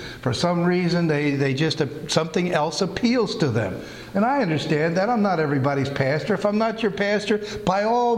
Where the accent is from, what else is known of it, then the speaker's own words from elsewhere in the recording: Pennsylvania, United States; moved away; That's where I was born. I moved from Pennsylvania a long time ago, but I'm certainly from my home, Pennsylvania.